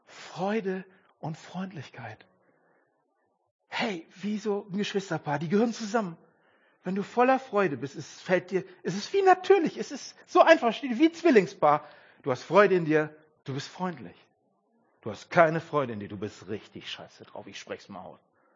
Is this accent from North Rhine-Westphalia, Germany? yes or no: yes; North Rhine-Westphalia, Germany; ich komme aus dem Ruhrpott, Leute.